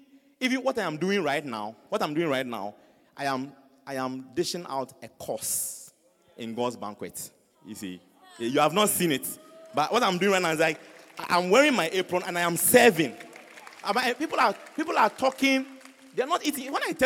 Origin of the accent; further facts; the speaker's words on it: Kumasi, Ashanti, Ghana; So you see, me, I thought that we are from Kumasi. We eat fufu.